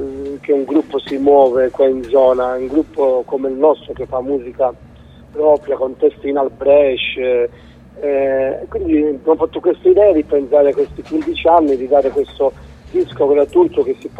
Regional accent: Santa Sofia d'Epiro, Calabria, Italy; Sono in piazza qui a Santa Sofia de Tiro, nel mio paese, si sta bene, tutto qua.

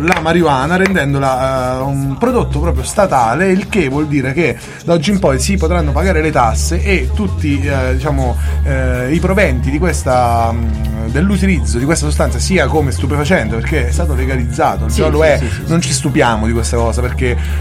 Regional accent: Ogliastro Cilento, Campania, Italy; un amico che ci ascolta dal mio paese di origine, che è Ogliastro Cilento

